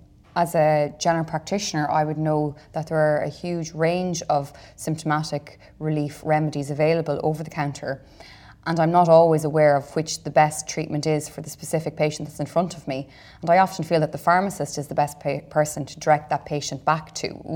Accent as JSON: {"language": "English", "country": "Ireland", "said": "I'm an Irish general practitioner with a special interest in antibiotic overuse."}